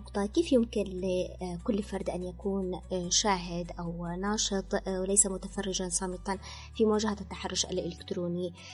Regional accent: Yemen; بالتحديد نحن كمجتمع يمني محافظ.

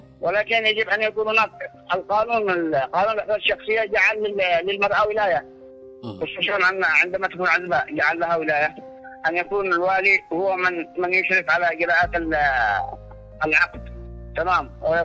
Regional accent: Yemen

